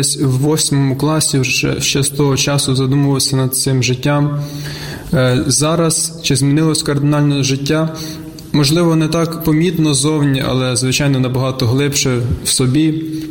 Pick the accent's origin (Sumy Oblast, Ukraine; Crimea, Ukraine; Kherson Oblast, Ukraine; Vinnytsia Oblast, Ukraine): Vinnytsia Oblast, Ukraine; Hnivan; Я з Гнівання